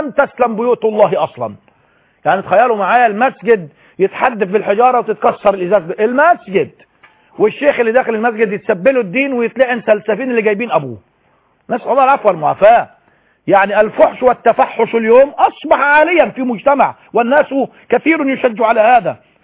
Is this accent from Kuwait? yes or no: no; Egypt; لكن المشكلة إن هذه الثقافة عندنا في مصر خاصة